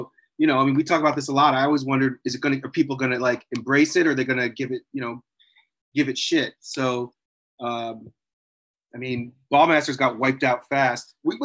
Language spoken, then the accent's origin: English; New Hampshire, United States; I'm from New Hampshire. So again, what, you know, it's not like I was from the city or anything.